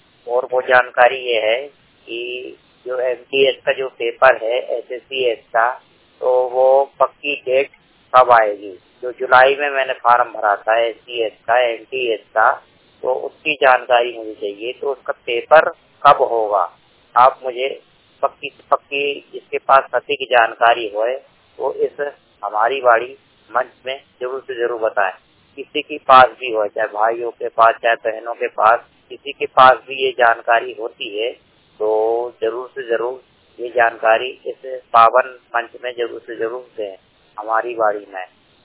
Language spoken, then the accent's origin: Hindi; Bhopal, Madhya Pradesh, India; मैं भोपाल जिले का रहने वाला हूँ।